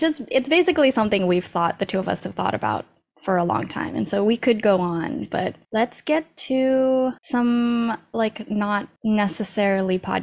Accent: Bangkok, Thailand; also born or lived in Indonesia; I was growing up, at least at the time of all of this, would have been Indonesia and Bangkok, Indonesia and Thailand. And so that's Asia.

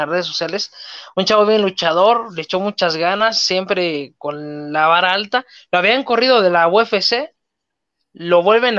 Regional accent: Mexico; Yo creo que es algo que, como mexicanos, pues nos debe de enorgullecer

